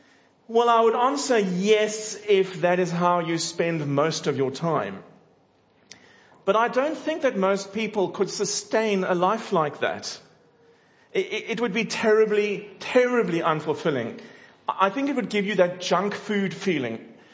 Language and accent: English; South Africa; because you might say … you're from South Africa, and how dare you say this about Aussies?